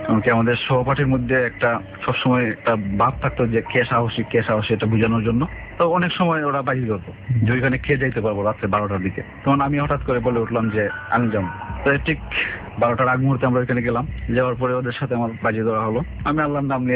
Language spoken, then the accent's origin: Bangla; Sunamganj, Sylhet Division, Bangladesh; সুনামগঞ্জ থেকে আসছি